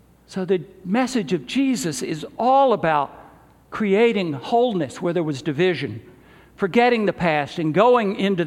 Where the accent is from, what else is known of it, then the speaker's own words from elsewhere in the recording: Southern United States, United States; like I grew up in the South hearing from some of my more conservative Christian friends